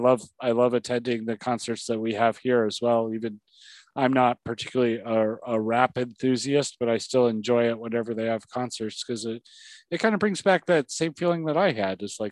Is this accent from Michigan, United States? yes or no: no; Plattsburgh, New York, United States; now in Potsdam, United States; I grew up in Plattsburgh, so I like it there. And now I live in Potsdam, which is a small town as well.